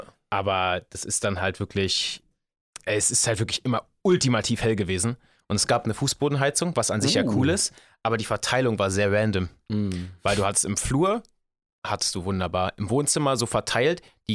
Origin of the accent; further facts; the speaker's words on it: Berlin, Germany; now in Hamburg, Germany; als Berliner in Hamburg